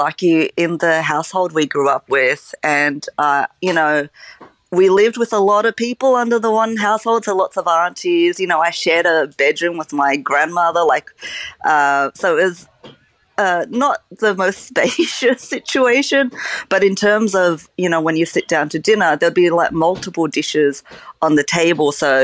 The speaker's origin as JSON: {"language": "English", "town": "Cabramatta", "region": "New South Wales", "country": "Australia", "tie": "born or raised there", "said": "I grew up in Cabramatta, where there's like a very, and still is, a strong like Vietnamese kind of like culinary influence in the area because of the refugees who had come out after the Vietnam War."}